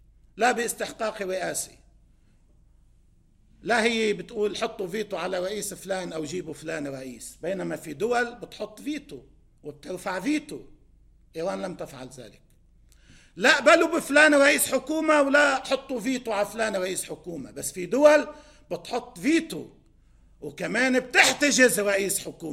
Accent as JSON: {"language": "Arabic", "country": "Lebanon", "said": "بدهم يساعدونا كلبنانيين"}